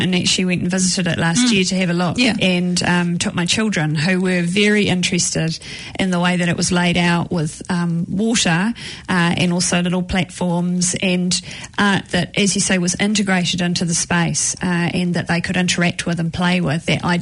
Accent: Kaipātiki, Auckland, New Zealand; I grew up in Kaipātiki and my mum still lives there.

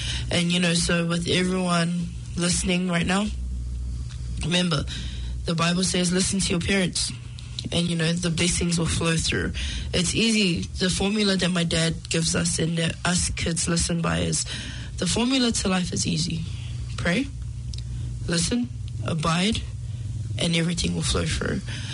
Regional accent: South Auckland, Auckland, New Zealand; a young Pacific Islander growing up in South Auckland

